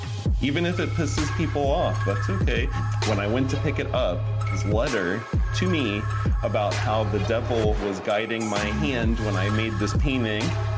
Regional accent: Ohio, United States; I grew up in Ohio, which is in the Midwest here in the United States. So it's a pretty conservative area.

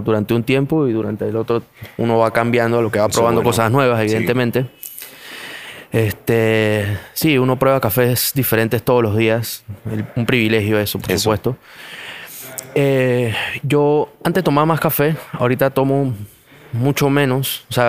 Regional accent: Colón, Panama; also born or lived in Mérida, Venezuela

